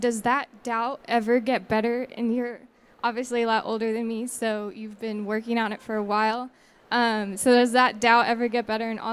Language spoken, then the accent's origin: English; California, United States; I'm from Southern California. It's definitely not like the Bible Belt.